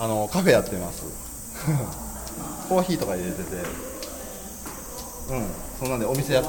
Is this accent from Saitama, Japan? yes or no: no; Tottori, Japan; now in Kobe, Japan; 田舎がね、鳥取なんよね。で、鳥取からできてて、で、今神戸に住んでる。